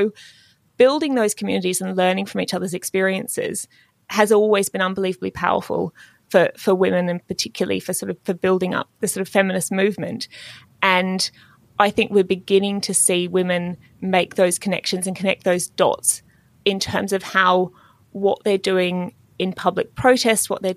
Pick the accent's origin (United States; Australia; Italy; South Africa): Australia; I am really passionate about the feeling as an Australian overseas that your country doesn't welcome you anymore